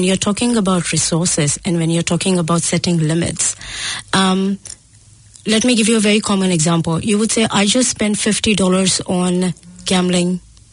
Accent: Mumbai, Maharashtra, India; moved away; I'm born and brought up in Mumbai

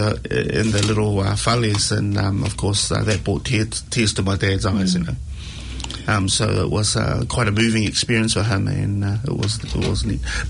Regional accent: Christchurch, Canterbury, New Zealand; now in Auckland, New Zealand; But growing up in Christchurch, there wasn't a lot of that, and so we were really strangers to it until we came up to Auckland and started discovering a few things about who we are.

